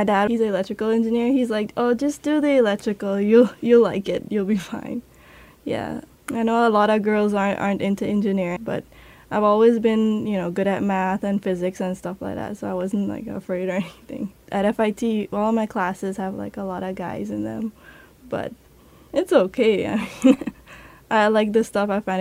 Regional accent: Trinidad & Tobago; now in United States; I'm from Trinidad. I'm doing my master's degree in electrical engineering here at Florida Tech.

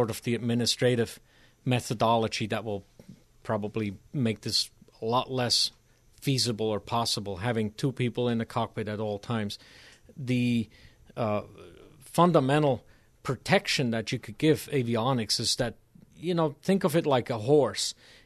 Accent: Bern, Switzerland; now in United States; I grew up in Switzerland, in a town near Bern, Switzerland, the capital

